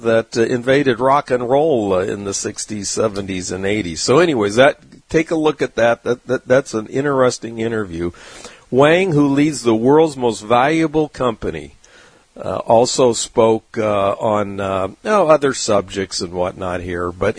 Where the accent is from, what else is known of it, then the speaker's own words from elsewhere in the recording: San Diego, California, United States; I mean, growing up in San Diego, you know, these boats that go way offshore fishing, the long-range boats and whatnot, they've had sat phones forever.